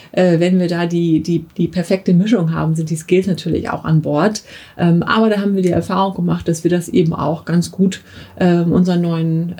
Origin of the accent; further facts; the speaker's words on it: Rotenburg, Lower Saxony, Germany; Ich bin selber aus Rodenburg-Würme.